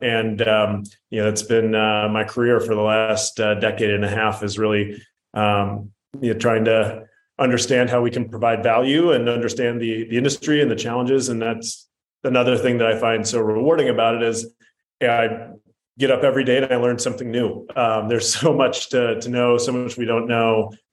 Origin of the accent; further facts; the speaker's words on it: Glenview, Illinois, United States; So I'm from Illinois. Grew up outside of Chicago in the suburbs, a town called Glenview.